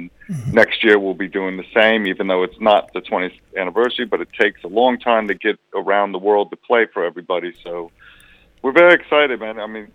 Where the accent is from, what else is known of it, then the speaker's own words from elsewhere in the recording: New York, United States; So we're still heavily inspired by, you know, how we grew up in New York and the music.